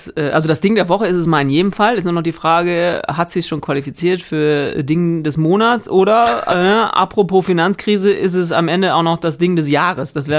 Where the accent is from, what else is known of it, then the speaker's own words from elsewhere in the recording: Northern Germany, Germany; Ich komme ja eher aus Norddeutschland, ne? Deswegen versuche ich mich gar nicht an dieser rheinischen Mundart.